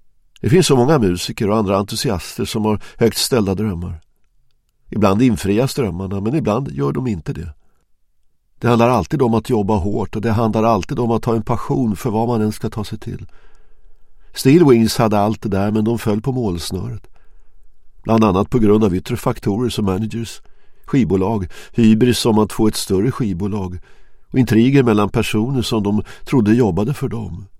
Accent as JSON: {"language": "Swedish", "region": "Halland County", "country": "Sweden", "accent": "south Halland dialect", "said": "sa jag på min grova sydhalländska dialekt"}